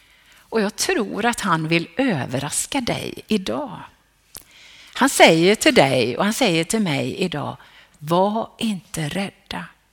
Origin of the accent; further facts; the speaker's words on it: Sollebrunn, Västra Götaland County, Sweden; när jag växte upp i Sollebrunn.